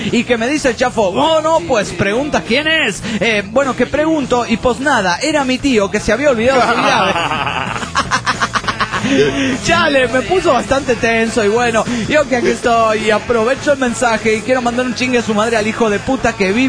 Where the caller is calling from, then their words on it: Tijuana, Baja California, Mexico; de Tijuana, México. Aquí en Tijuanita